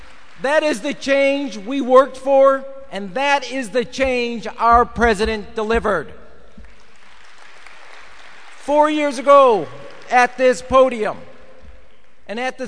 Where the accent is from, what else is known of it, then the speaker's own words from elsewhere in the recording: Illinois, United States; a young senator from my home state of Illinois